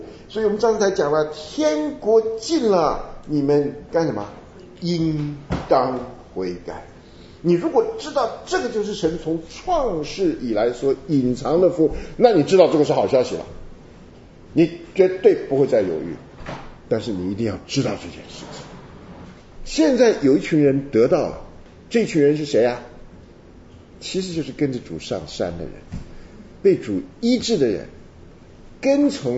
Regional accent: China; 只是因为我们中国人讲这个福啊讲惯了

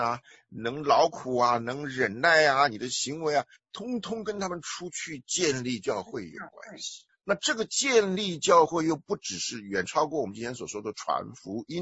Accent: China

